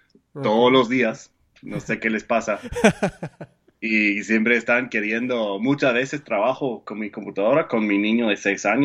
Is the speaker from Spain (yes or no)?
no; United States; Spanish is a second language; primero soy 800.000% gringo.